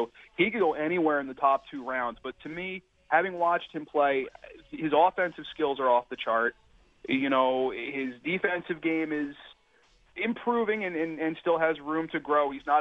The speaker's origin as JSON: {"language": "English", "region": "New Jersey", "country": "United States", "said": "he's from Southern New Jersey. I'm from Southern New Jersey."}